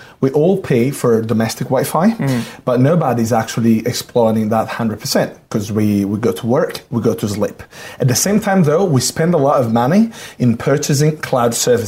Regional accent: Italy; English is a second language; And we come from Italy, and from the very excellence of the engineering school in Italy

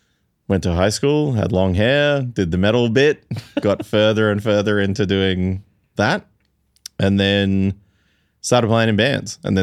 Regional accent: Taiwan; accent: American; also born or lived in Australia / Fiji / Shanghai, China; I was born in Australia, and then I grew up in Taiwan, Fiji, and Shanghai predominantly, with stints coming back to Australia. And, was like a classic diplomat kid, went to American schools, had a very thick American accent

